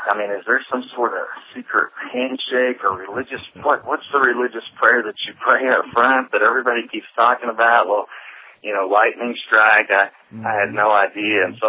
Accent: Bible Belt, United States; And so, I grew up in Bible Belt USA, small town, religious community. The joke is there's about 1,500 people and about 1,600 churches.

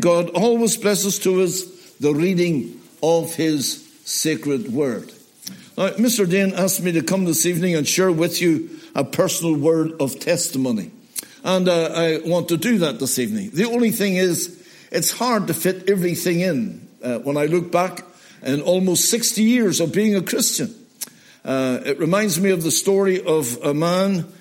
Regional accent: Belfast, Northern Ireland, United Kingdom; born there; I was born on the Donegal Road in Belfast.

